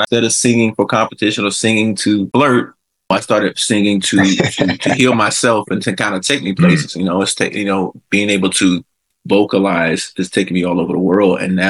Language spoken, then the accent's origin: English; Virginia, United States; I come from I'm from Virginia, so we're deeply rooted in the church with, you know, the Southern Baptist.